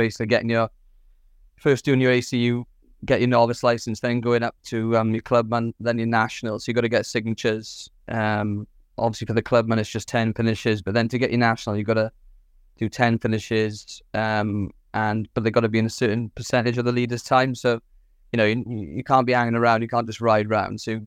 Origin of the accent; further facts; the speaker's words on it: Swansea, Wales, United Kingdom; from Swansea in South Wales